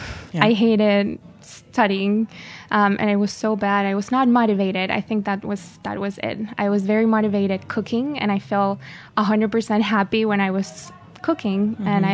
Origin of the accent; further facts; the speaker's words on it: Caracas, Capital District, Venezuela; moved away as an adult; Yes, I'm from Caracas, the city. I was born and raised there, and I loved living there. The weather is perfect, and everyone is very happy all the time.